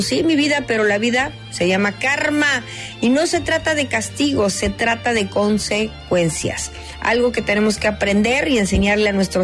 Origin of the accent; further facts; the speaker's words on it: Mexico; todavía apelo al buen sentido y al sentido común de la humanidad y sobre todo de los mexicanos, como latinos somos gente buena